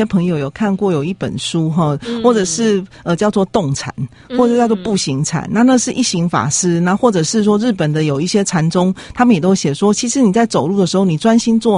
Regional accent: Yunlin County, Taiwan; 因为我小时候在中部成长，在云林成长

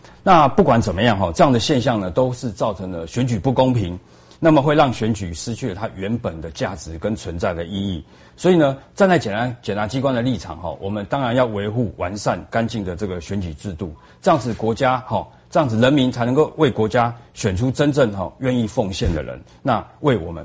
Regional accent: Taiwan; 那我想身为台湾人民都知道我们都是要循民主的投票方式来决定我们国家的未来

